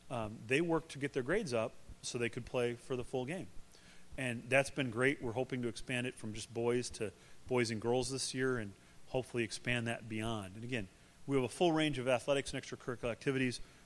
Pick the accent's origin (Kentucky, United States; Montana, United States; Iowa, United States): Iowa, United States; I am from Iowa.